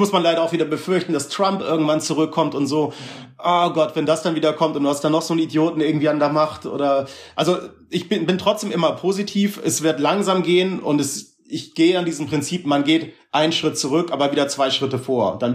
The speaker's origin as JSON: {"language": "German", "region": "Hamburg", "country": "Germany", "tie": "born or raised there", "said": "Ich bin 90er Hip-Hop-Kind. Habe ich schon immer ich bin in Hamburg geboren und da groß geworden mit der ganzen … sowas groß geworden."}